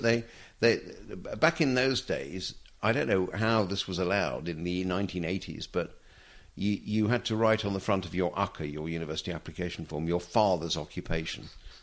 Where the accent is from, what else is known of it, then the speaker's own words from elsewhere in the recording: Nottingham, East Midlands, United Kingdom; accent: Nottingham; I keep being asked if I can do it now, and it's quite tricky to jump back into my old accent.